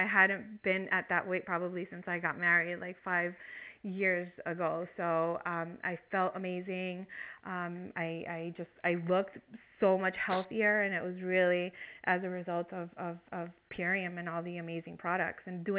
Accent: New Jersey, United States; Okay. So I'm from New Jersey, as you mentioned.

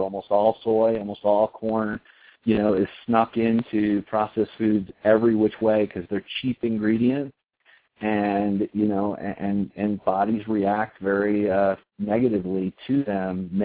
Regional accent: Colorado, United States; It's pretty rare that we have, I'm from Colorado, Marissa's from Colorado

